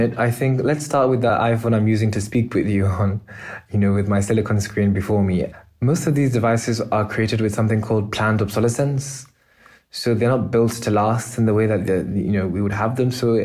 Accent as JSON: {"language": "English", "country": "Ghana", "said": "And I volunteered, and that was how I first discovered it as a Ghanaian myself."}